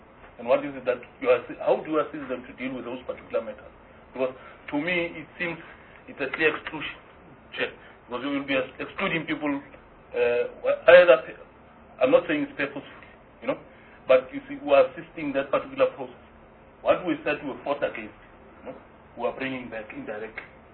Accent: Mamelodi, Gauteng, South Africa; I mean, I'm from Mamelodi, you know?

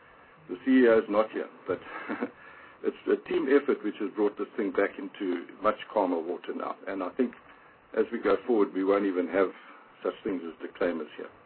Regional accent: East London, Eastern Cape, South Africa; And I'm very grateful that you've opened up an office in East London, in my hometown, because every port should have somebody like you to be able to relate to.

